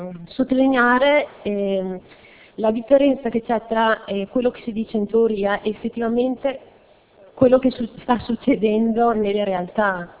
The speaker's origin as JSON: {"language": "Italian", "town": "Rovereto", "region": "Trentino-Alto Adige", "country": "Italy", "said": "sono infermiera, sono di Rovereto."}